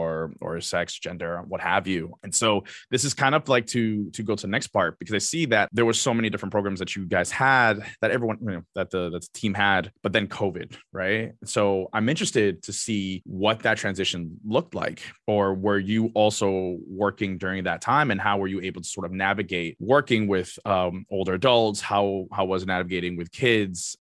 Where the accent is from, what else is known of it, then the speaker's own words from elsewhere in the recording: New York City, New York, United States; I'm from Washington Heights. So I'm very close. I'm like the bridge away to go to like to the Bronx. So I kind of grew up around that area.